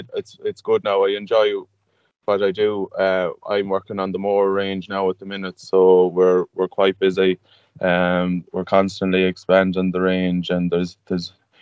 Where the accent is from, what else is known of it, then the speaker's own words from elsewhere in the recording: Ballindine, Connacht, Ireland; So I'm 27. I grew up in Ballinadine.